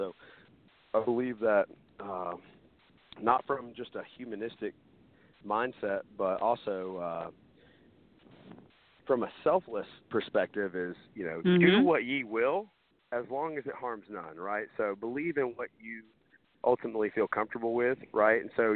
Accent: Tennessee, United States; I am actually from the Great Smoky Mountains of East Tennessee

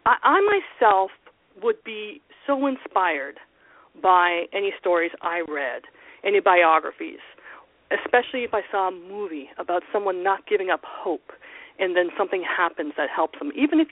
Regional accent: Toronto, Ontario, Canada; I'm Canadian. I was born in Toronto, grew up in Toronto, and I studied journalism there. I got a BA in English there in Toronto and studied journalism and became a news reporter.

